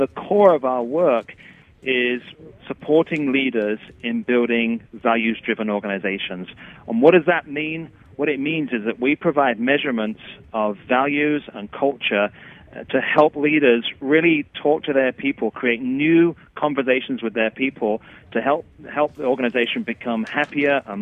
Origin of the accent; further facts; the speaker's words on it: England, United Kingdom; accent: English; you might hear from my accent, I'm English, and actually I'm in England as we're recording this today.